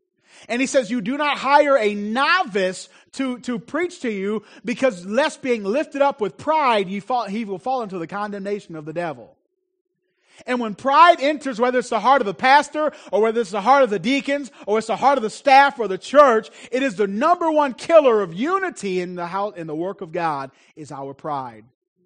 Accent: Gary, Indiana, United States; born there; I was born in Gary, Indiana. At the time I was born there, it was the murder capital of the world.

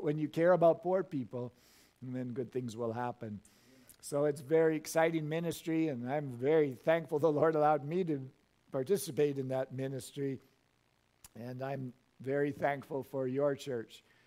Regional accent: Canada; this verse gives me very great mixed emotions as a Canadian

